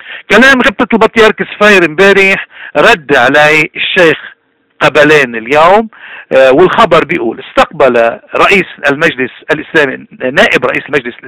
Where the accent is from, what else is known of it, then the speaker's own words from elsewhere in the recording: Lebanon; وعلينا كلبنانيين أن نضع أيدينا بأيدي بعضنا البعض لنحمي الوطن